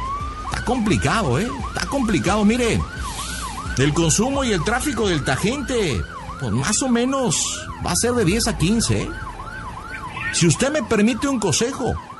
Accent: Jalisco, Mexico; Yo soy de Jalisco, ¿sí?

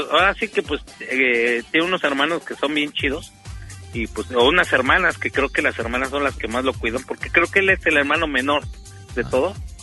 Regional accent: Mexico City, Mexico; born there; also born or lived in Ciudad Juárez; now in Puerto Escondido, Mexico; yo nací en el DF, me vine a Puerto Escondido, Oaxaca, me vine 15 días de vacaciones, llevo 25 años acá. Pero en ese transfer me fui a vivir 3 años a Ciudad Juárez, Chihuahua.

